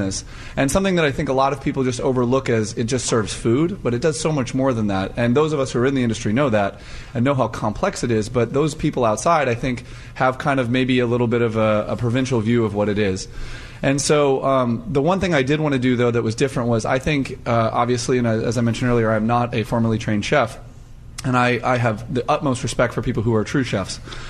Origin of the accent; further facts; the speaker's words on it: Los Angeles, California, United States; now in Oregon, United States; I grew up in Los Angeles. Sushi is my favorite food. And when I moved to Oregon